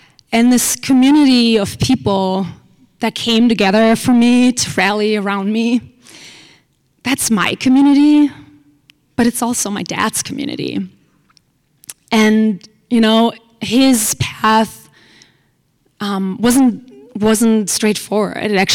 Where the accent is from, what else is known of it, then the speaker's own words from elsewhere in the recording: Nuremberg, Bavaria, Germany; I get to my hometown in Nuremberg.